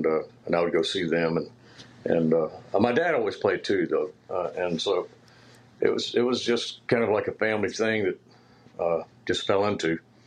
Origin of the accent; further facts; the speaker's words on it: Pasadena, Texas, United States; See, I grew up in Pasadena. It was pretty much, I think there was only two other bars in the area that actually had anything other than country music, you know.